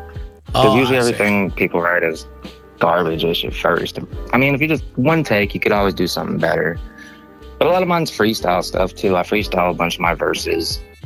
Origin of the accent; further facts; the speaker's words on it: California, United States; I think everywhere I go, people can tell I'm from the Bay Area. Because now I was out there 20-some years.